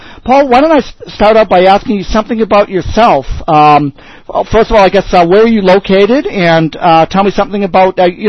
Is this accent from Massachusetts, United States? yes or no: yes; Boston, Massachusetts, United States; And I come from Boston, so I'm very familiar with New England and, of course, Western Massachusetts.